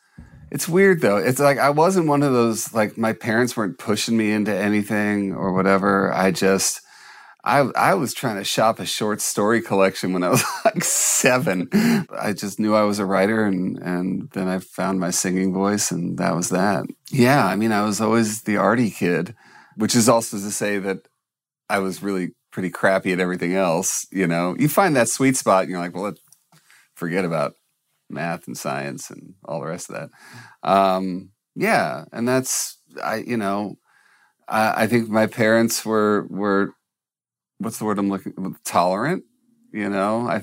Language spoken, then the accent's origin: English; New York City, New York, United States; now in California, United States; I'm a New Yorker. I still identify that way. I might live in California, but I'm always going to be a New Yorker. Yeah, I mean, I grew up in New York City.